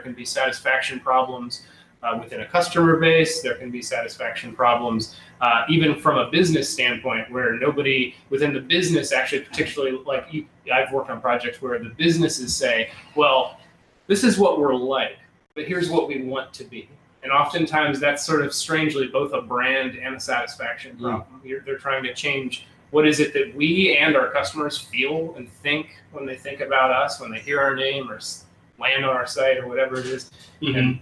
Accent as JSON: {"language": "English", "region": "Florida", "country": "United States", "tie": "born or raised there", "lives_now": "Atlanta, United States", "said": "And when growing up in Central Florida, when I first moved to Atlanta, I thought, this is amazing."}